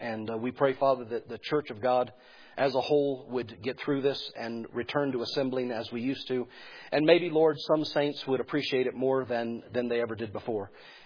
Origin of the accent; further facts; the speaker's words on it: Georgia, United States; You probably can't tell by the way I talk, but I'm from Georgia. I grew up with cut-off shorts and not in a Christian home, running around, and at the end of the day, we picked chiggers off of ourselves. That's just life in Georgia.